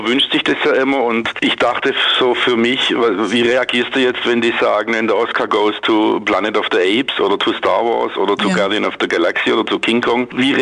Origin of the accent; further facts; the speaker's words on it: Schwäbisch Hall, Baden-Württemberg, Germany; Im Moment steht er bei mir in Schwäbisch Hall, in meiner Heimatstadt